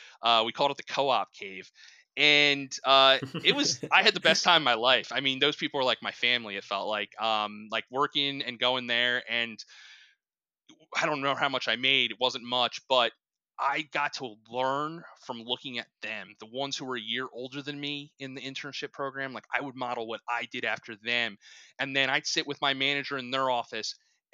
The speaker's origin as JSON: {"language": "English", "town": "Philadelphia", "region": "Pennsylvania", "country": "United States", "said": "I have blue collar roots. I'm from Philly. My grandparents owned a bakery in Center City, Philadelphia."}